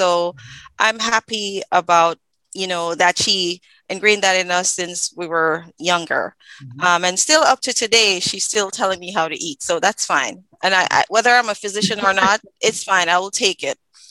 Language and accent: English; Kingston, Jamaica; I grew up in East. I'm from East Kingston.